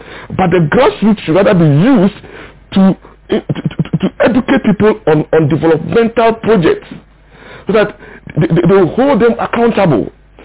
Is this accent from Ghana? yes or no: yes; Ghana; The Ghanaian is not so difficult to govern. Because as a Ghanaian, when I have a job, I have respect for my family.